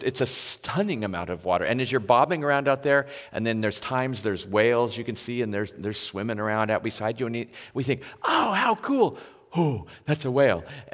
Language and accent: English; Vale, Oregon, United States; also born or lived in Myrtle Point; I grew up in Oregon in very small rural towns. Half of my childhood was in eastern Oregon, a town called Vail. It was a cowboy town of about 1,700 people.